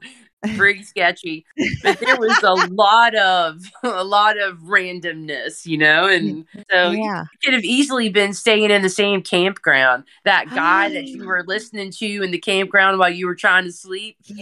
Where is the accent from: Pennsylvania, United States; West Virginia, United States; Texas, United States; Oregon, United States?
West Virginia, United States; I was like, I grew up in West Virginia.